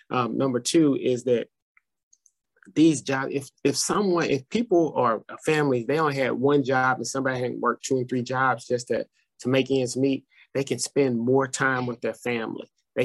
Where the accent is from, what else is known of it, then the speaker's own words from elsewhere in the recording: Madison, United States; because I grew up in Madison, right? I grew up in a totally different area from you